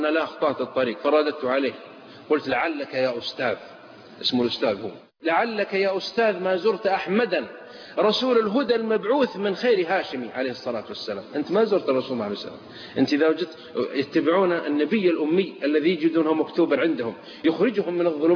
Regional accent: Saudi Arabia; بعض الأخوة عندنا في السعودية

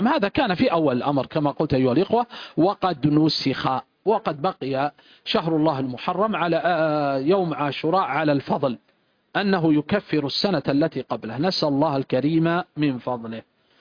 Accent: Riyadh Province, Saudi Arabia; عندنا في نجد، في مثلا منطقة الرياض وما حولها،

